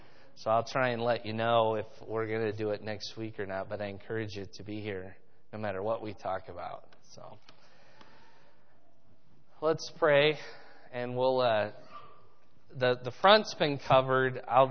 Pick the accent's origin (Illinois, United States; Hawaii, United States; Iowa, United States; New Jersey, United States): Iowa, United States; Fort Dodge; I grew up there in Fort Dodge.